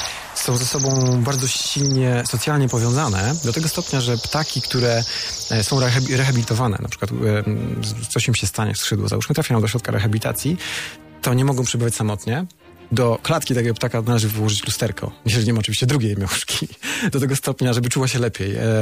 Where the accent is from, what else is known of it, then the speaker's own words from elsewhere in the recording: Zamość, Lublin Voivodeship, Poland; Ja pochodzę ze wschodu, z Zamościa. U nas bardzo śpiewnie się mówi.